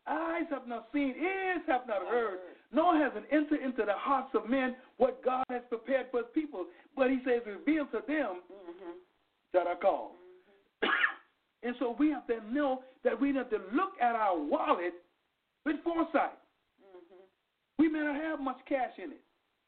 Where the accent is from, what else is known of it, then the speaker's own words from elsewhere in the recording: Bahamas; You know, I was raised in the Bahamas, and any time it was about to rain, there was a certain fragrance that came in the atmosphere.